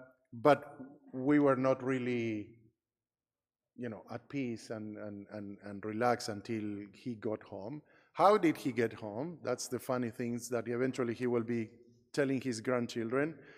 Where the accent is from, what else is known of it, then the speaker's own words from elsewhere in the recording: Argentina; now in United States; Because, you know, growing up in Argentina, I said this many times, you develop a thick skin.